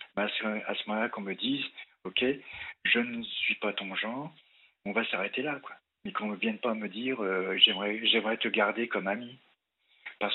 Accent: Rouen, Normandy, France; À 60 ans, j'ai encore des amis que j'avais en Normandie, parce que je suis aussi originaire de Normandie. Oui, de Rouen. De la Baie-de-Landelle, exactement, entre Lyon-Saint-Forêt et Fleury-sur-Andelle.

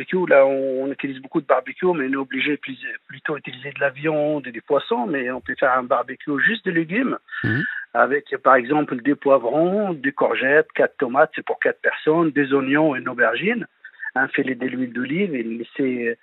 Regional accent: Tunisia; born there; moi je suis né en Tunisie.

